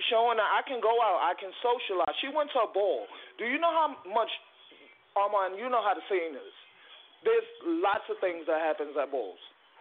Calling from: New York, United States; So I'm calling from New York.

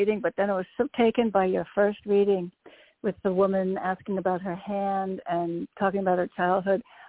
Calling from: Connecticut, United States; from Connecticut. I think this is the first time I'm calling into your show.

